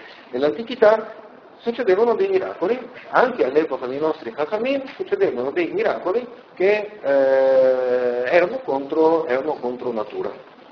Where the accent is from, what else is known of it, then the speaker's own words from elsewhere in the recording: Rome, Lazio, Italy; noi siamo romani di Roma